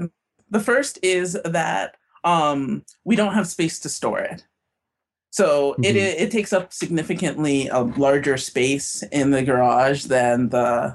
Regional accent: Toronto, Ontario, Canada; I am from Toronto.

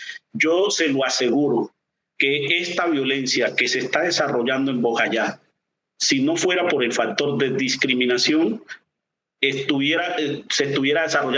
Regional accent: Pogue, Chocó, Colombia; Y si uno hoy va a mi pueblo, Pogue, encuentra la cancha con los mismos pozos y sin la pelota, 44 años después, sin un balón de fútbol. Es la realidad que viven muchas generaciones del Pacífico colombiano

